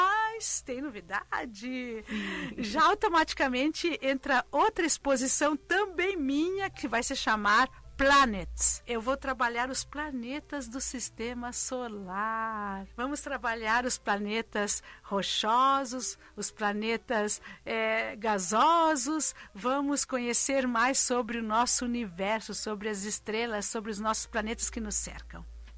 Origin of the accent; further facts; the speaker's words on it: Brazil; Eu brinco assim, porque eu sou brasileira, ai, tudo de bom.